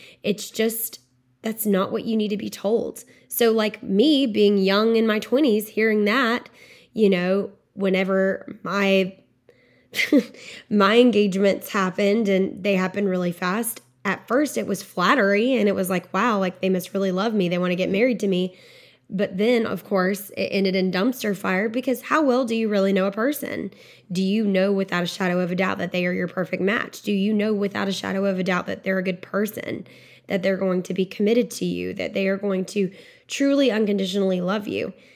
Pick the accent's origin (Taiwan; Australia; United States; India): United States; the South; it was in my surroundings every day growing up in the South